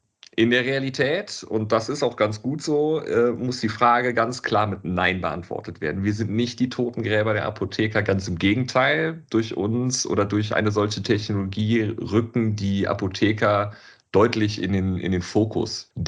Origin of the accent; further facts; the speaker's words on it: Cologne, North Rhine-Westphalia, Germany; wir sind Kölner und wir wollten tatsächlich einen Bezug zu unserer Heimatstadt herstellen.